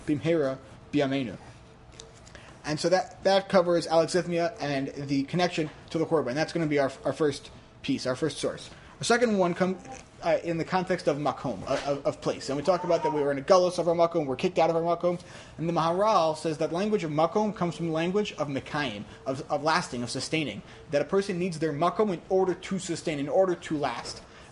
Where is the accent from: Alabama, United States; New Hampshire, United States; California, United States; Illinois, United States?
Illinois, United States; Chicago; I'm officially Chicago, Illinois. … from Chicago, Illinois, because it's part of who I am. I'm from Chicago. I'm part of Chicago. Chicago's a part of me.